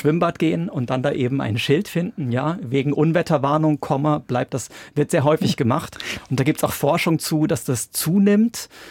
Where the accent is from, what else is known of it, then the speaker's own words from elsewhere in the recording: Southern Germany, Germany; Es gibt auch in dem Dialekt, wo ich aufgewachsen bin, im Süddeutschen, gibt es auch eigentümliche Perfektbildungen.